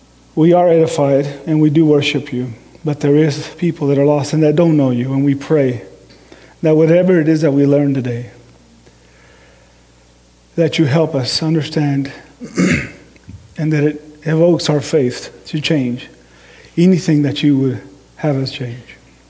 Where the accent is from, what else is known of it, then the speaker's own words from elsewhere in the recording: Texas, United States; now in Austin, United States; And although we grew up in Texas, my parents are from Mexico. My parents now live in the Austin area in Texas, which Sheila and I just, last July, moved here from Dallas.